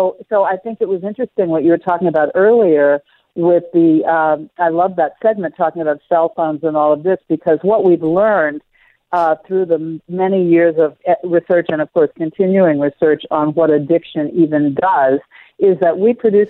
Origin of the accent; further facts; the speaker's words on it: St. Louis, Missouri, United States; to talk about growing up in Jim Crow, St. Louis